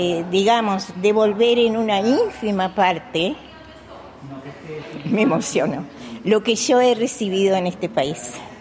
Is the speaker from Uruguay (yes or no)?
yes; Uruguay; moved away as an adult; Sí, llegué de Uruguay, de un golpe de Estado fulminante, vamos a decir, con poco inglés.